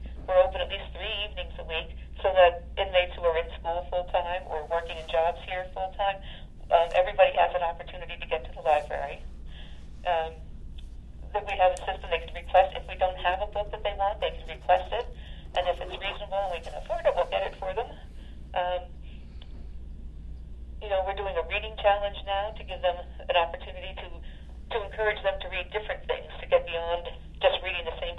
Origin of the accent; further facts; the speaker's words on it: Pennsylvania, United States; I'm from Schuylkill County, and all my family's still here.